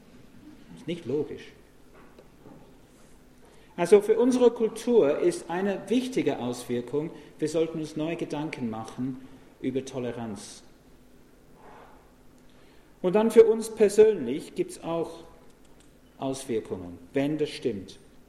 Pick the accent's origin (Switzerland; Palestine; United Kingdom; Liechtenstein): United Kingdom; England; Gott hat mir ein Gehirn gegeben, auch als Engländer.